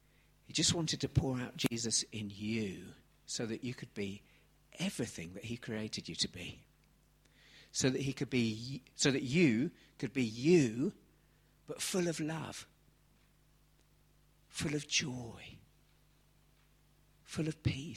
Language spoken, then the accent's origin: English; Sidcup, London, United Kingdom; born there; I was born in Sidcup in Kent for such a time as this.